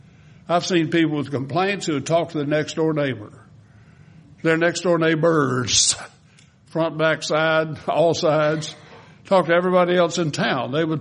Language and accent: English; Winnfield, Louisiana, United States; I grew up in Wynn Parish. Okay, so they had their own little collection of sayings, right? Winfield, my hometown.